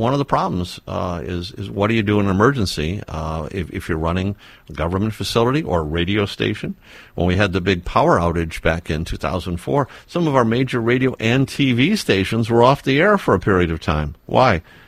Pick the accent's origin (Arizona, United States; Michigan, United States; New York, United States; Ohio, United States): Michigan, United States; Detroit; when I was growing up in Detroit